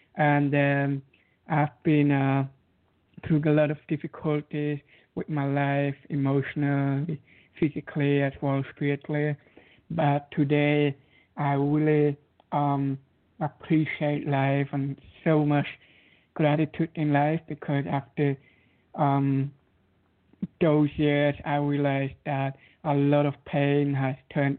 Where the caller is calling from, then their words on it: Zurich, Switzerland; I'm calling in from Zurich.